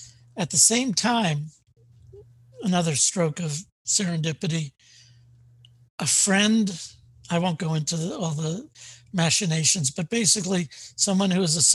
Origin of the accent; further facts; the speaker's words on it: Queens, New York, United States; And I, even though I grew up in Queens, I had no experience with it other than knowing it was out there somewhere.